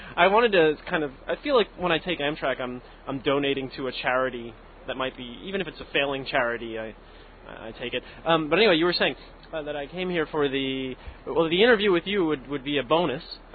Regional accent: New Jersey, United States; I was in New Jersey visiting my family because I grew up in New Jersey, visiting my family for Christmas

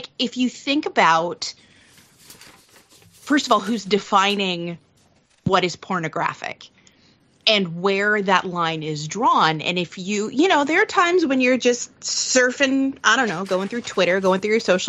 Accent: Midwest, United States; I grew up in the Midwest in the 90s.

